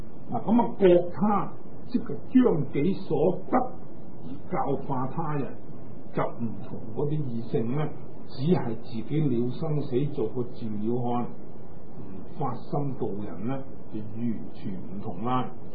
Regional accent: Hong Kong; 我哋香港人中午十二点，实际上美国啊，以夏威夷咁近嚟讲咧，都已经系下午六点噶啦。

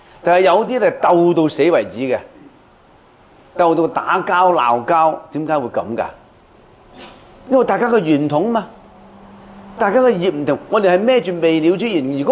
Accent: China; 我哋中國人。都是食肉的嘛

